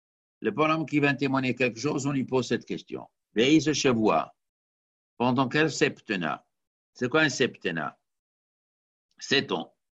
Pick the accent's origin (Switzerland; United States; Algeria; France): Switzerland; Geneva; Comme chez nous en Genève, on dit, comment on dit, pantipla 70.